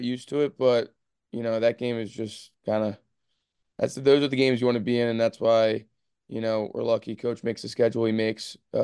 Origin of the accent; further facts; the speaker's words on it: West Chester, Pennsylvania, United States; I'm from Westchester, Pennsylvania. I started playing for Westchester Lacrosse.